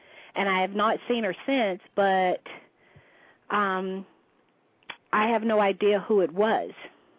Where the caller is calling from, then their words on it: Alabama, United States; I'm calling from Alabama.